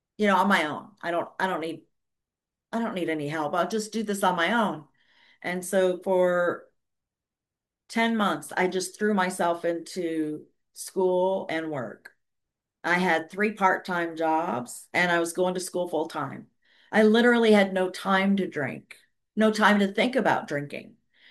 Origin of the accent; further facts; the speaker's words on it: Detroit, Michigan, United States; I grew up in Detroit, so it was all a bunch of factory workers.